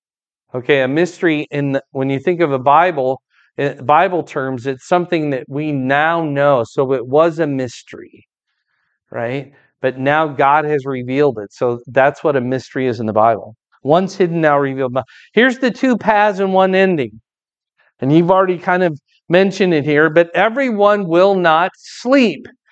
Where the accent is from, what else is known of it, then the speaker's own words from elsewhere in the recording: Fort Dodge, Iowa, United States; We grew up together in Fort Dodge.